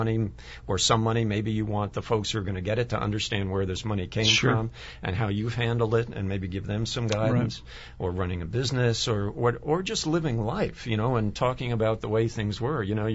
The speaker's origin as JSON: {"language": "English", "town": "Rahway", "region": "New Jersey", "country": "United States", "tie": "born or raised there", "also_born_or_lived": "Hillside / Clifton", "said": "I grew up in Union County. I was always in the New York metro area, so a town called Rahway."}